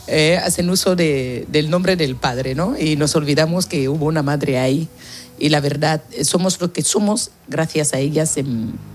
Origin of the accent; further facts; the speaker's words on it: Equatorial Guinea; born there; Pues hace poco esto pertenecía a España. Yo nací siendo española. En mi registro civil pone nacionalidad española.